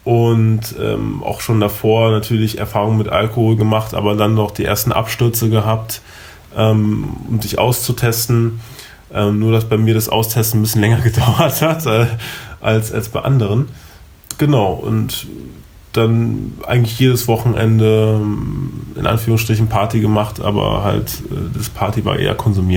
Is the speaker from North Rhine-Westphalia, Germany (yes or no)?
no; Berlin, Germany; ich bin gebürtiger Berliner, bin auf ihr aufgewachsen, geboren und aufgewachsen.